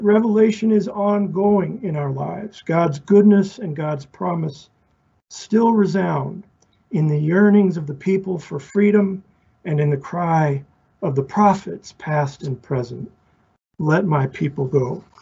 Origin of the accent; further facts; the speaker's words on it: Lexington, Kentucky, United States; As a Catholic growing up in the South, this is when I used to have hair. One of my grade school pictures from Christ the King Church in Lexington, Kentucky.